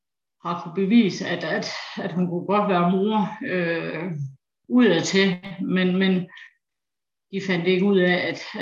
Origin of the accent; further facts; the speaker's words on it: Aarhus, Central Denmark Region, Denmark; Jeg er 45 år. Jeg er vokset op her i Aarhus